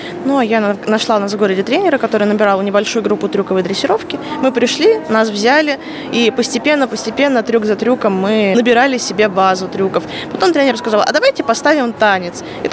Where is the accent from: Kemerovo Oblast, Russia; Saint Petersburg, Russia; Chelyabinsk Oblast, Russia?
Kemerovo Oblast, Russia; Kemerovo; я из Кемерово.